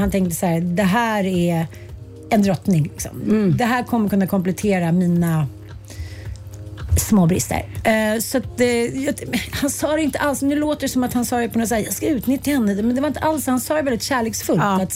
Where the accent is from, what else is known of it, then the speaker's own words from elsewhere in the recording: Småland, Sweden; jag är svensk och ändå kommer från Småland.